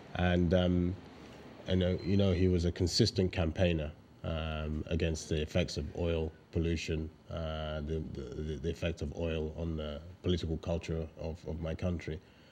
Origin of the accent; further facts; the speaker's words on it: Nigeria; also born or lived in England; I'd been brought up partly in England, and I was born and raised in Nigeria and also raised in England.